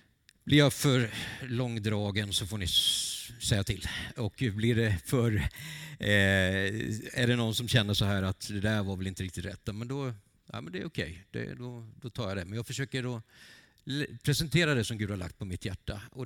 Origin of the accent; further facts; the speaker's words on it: Vetlanda, Jönköping County, Sweden; så här växte jag upp och mina kära föräldrar bodde här ute i Skede.